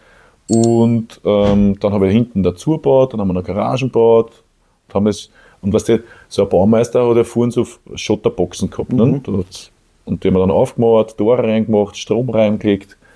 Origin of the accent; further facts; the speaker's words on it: Lower Austria, Austria; ich komme aus Niederösterreich, genauer gesagt vom Bezirk Mistelbach.